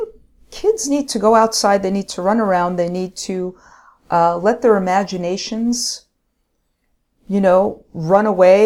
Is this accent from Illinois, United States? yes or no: no; Queens, New York, United States; In Queens.